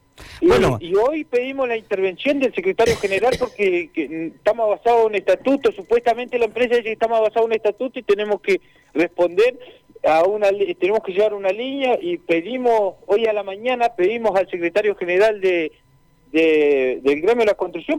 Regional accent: Cutral Có, Neuquén, Argentina; si ellos lo están discriminando porque somos de Cutralcó, ¿por qué tienen que venir a robar nuestras tierras también?

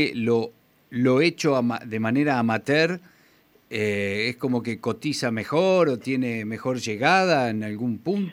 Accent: Argentina; De nuestra identidad como argentinos

